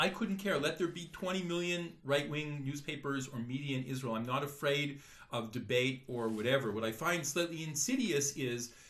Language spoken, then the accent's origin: English; Canada; I remember growing up in Canada and, you know, starting to read or European newspapers and while in Canada.